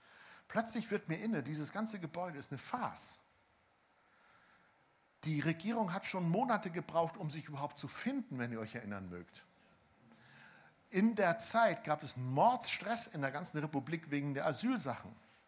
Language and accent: German; Germany; ich bin Deutscher, ich schwitze mich zwar auch voll, aber nicht so schlimm